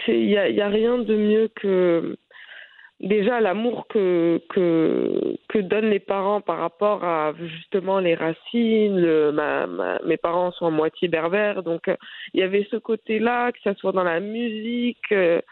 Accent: Iran; also born or lived in Saudi Arabia; Retour aux sources, j'ai grandi en Iran.

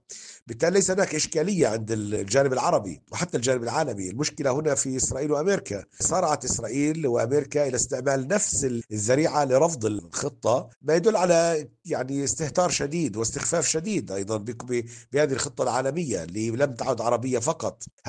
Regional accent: Palestine; وإحنا كفلسطينيين أيضا

